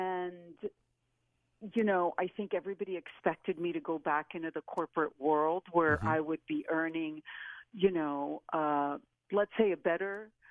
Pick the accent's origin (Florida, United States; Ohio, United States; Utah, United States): Florida, United States; also born or lived in Havana, Cuba; Well, I tell you, I was originally born in Havana, Cuba. So I was raised there in Florida with my family, and came to know the Lord when I was 18 years old.